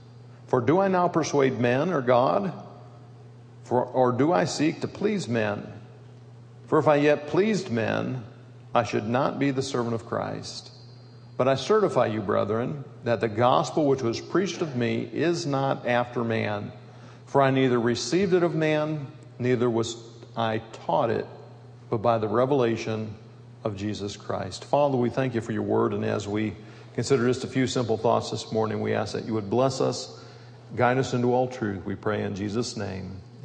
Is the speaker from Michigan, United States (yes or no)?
yes; Grand Rapids, Michigan, United States; growing up in Grand Rapids, Michigan, on the west side